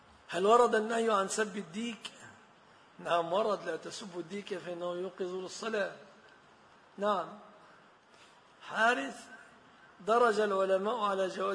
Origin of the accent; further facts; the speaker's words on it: Egypt; كما يقول شخص للآخر في بلادنا مصر